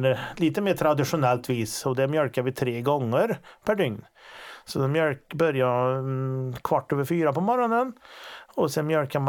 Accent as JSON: {"language": "Swedish", "town": "Stöpafors", "country": "Sweden", "said": "Jag är från Stöpafors, som du sa. Jag har en fru och två barn. 18 och 13 år. Vi bor i en av flyglarna på Stöpafors herrgård då."}